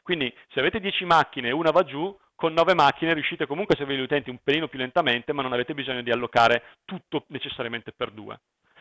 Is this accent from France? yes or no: yes; France; accent: French; Italian is a second language; now in Brescia, Italy; che si capirà dal mio accento francese, vivo a Brescia